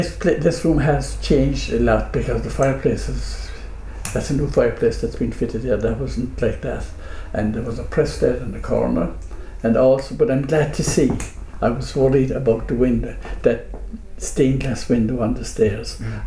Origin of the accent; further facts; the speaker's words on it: Bantry, Munster, Ireland; I was originally from Bantry, and the home place was sold, so this was my home.